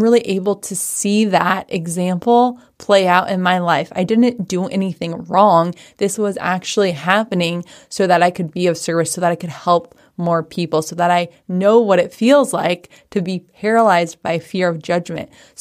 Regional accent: Washington, United States; I grew up in Washington State, and they had a little farm in Arlington

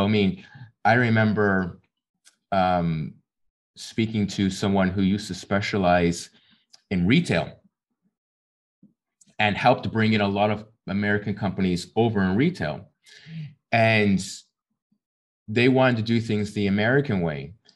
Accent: Canada; when I relate to myself being Canadian

